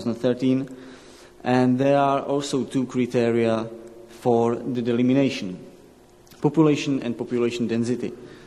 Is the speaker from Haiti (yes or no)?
no; Czechia; I'm from Czech Republic